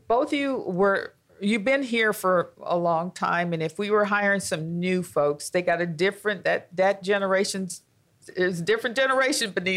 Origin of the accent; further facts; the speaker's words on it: Oregon, United States; I was only born and raised in Oregon.